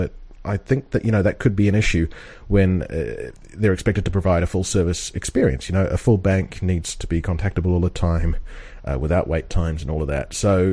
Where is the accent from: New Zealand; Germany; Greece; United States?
New Zealand; I mean, as I said before, we're both from New Zealand